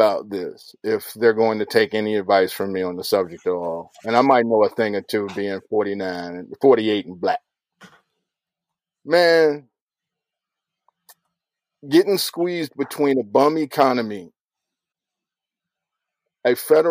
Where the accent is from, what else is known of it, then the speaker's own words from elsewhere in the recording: Chicago, Illinois, United States; When I was growing up in the Shy, trying to be a smart kid, going through tough neighborhoods to get to the smart kid school